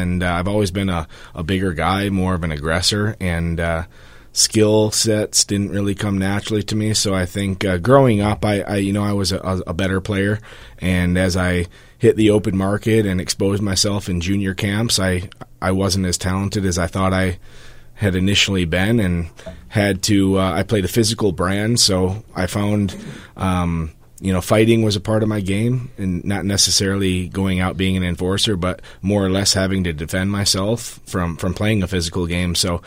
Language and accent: English; Muskegon, Michigan, United States; I'm from, grew up, born and raised in Muskegon, Michigan, and played hockey throughout the state my whole life